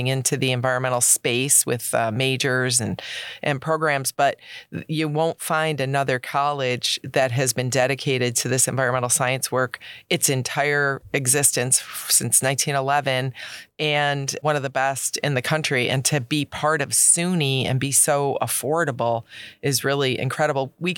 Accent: Syracuse, New York, United States; I grew up in Syracuse, so I have a different impression.

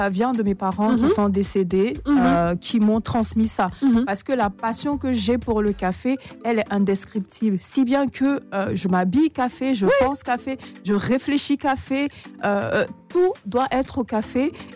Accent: Montagnes, Côte d’Ivoire; also born or lived in abroad; Et quand je suis venue en Côte d'Ivoire, je suis partie dans ma région naturellement.

